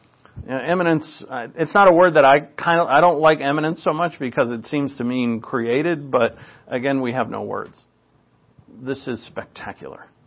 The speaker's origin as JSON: {"language": "English", "region": "New England", "country": "United States", "accent": "New England", "said": "Oh, there goes my New England accent when I say DAC."}